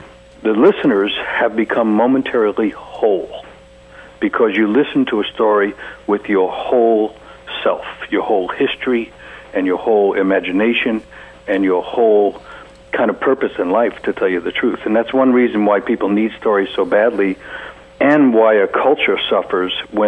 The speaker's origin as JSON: {"language": "English", "town": "New York City", "region": "New York", "country": "United States", "tie": "born or raised there", "said": "And that same year, I was growing up in New York."}